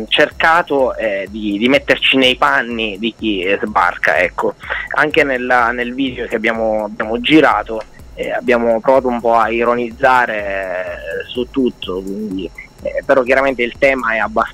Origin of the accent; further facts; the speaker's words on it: Sicily, Italy; anche in Sicilia chiaramente, perché noi siamo siciliani.